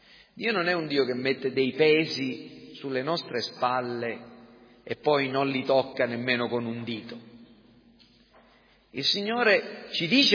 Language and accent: Italian; Sicily, Italy; Per esempio, noi siamo siciliani. E non siamo orgogliosi di esserlo, per finta, lo siamo.